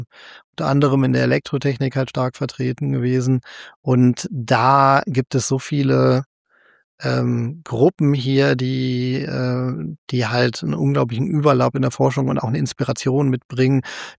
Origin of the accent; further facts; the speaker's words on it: North Rhine-Westphalia, Germany; Als Ostwestfale sollte man ja denken, ich kenne Paderborn sehr gut.